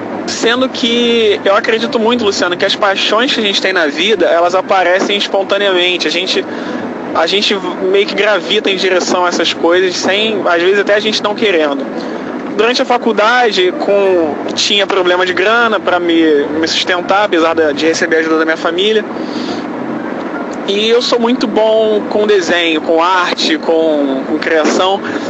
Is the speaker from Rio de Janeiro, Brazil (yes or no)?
yes; Rio de Janeiro, Brazil; eu sou do Rio de Janeiro.